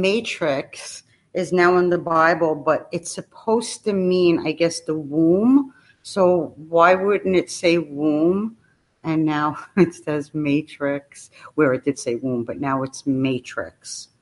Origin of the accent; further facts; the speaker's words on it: New York, United States; I mean, I'm from New York.